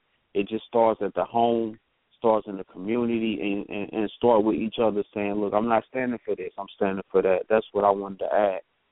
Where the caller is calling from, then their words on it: Cincinnati, Ohio, United States; Hey, you're speaking to … from New State of Mind, representing Cincinnati.